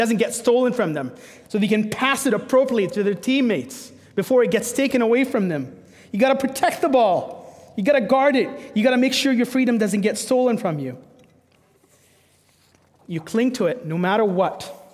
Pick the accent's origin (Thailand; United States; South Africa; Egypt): Egypt; I grew up playing soccer in Egypt